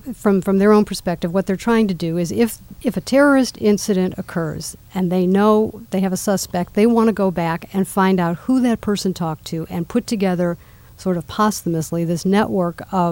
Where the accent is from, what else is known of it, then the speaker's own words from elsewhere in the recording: Chicago, Illinois, United States; I'm originally from Chicago.